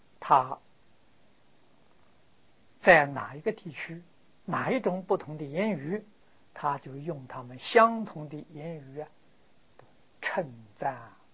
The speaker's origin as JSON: {"language": "Chinese", "region": "Fujian", "country": "China", "tie": "born or raised there", "said": "我小时候在福建念书，福建是丘陵地带，交通相当不方便，"}